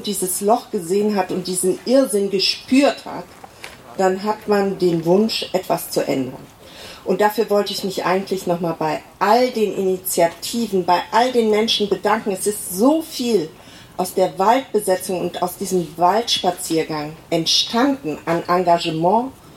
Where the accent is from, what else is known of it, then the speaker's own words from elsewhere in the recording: Aachen, North Rhine-Westphalia, Germany; ich komme aus Aachen